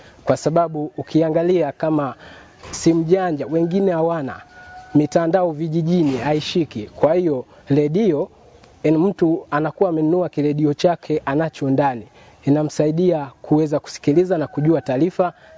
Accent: Tabora, Tanzania; natokea Tabora, Tanzania.

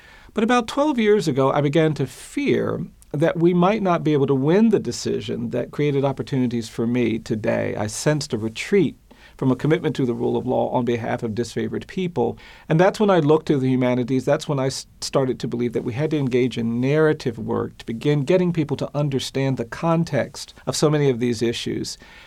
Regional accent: United States; I grew up on the Atlantic Ocean in this country, but it was only when I went to Africa and stood on the other side of the ocean

